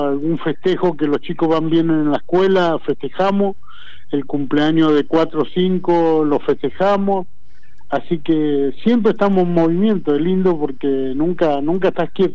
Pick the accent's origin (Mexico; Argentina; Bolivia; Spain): Argentina; Quilmes, Buenos Aires Province; nosotros somos acá, estamos entre Lanús, Florencio Varela. Somos de Quilmes, el límite con el Almirante Brown, San Francisco Solano. Este es mi lugar de lucha.